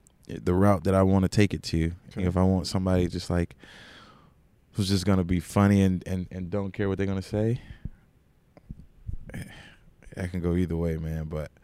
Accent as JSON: {"language": "English", "town": "East Chicago", "region": "Indiana", "country": "United States", "said": "I mean, they know I'm from Indiana, but they say, oh, it's East Chicago."}